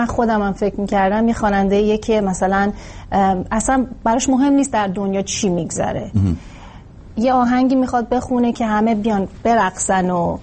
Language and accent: Persian; Iran; الان ما توی خانواده خیلی هنری بزرگ شدیم در ایران